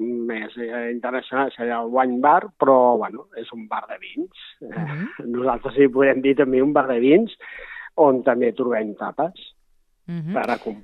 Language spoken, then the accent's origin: Catalan; Berga, Catalonia, Spain; ara soc de castellà, porto 6 anys, on considero que ja soc de castellà, jo he viscut tota la vida a Berga, però soc de poble i ara m'he trobat molt ben acollit en aquest poble